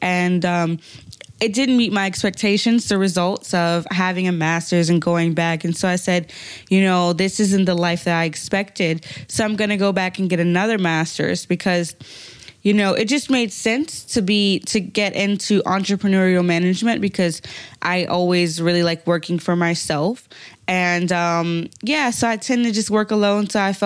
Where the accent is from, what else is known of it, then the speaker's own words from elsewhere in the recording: United States; I'm American, you know, but we're all human.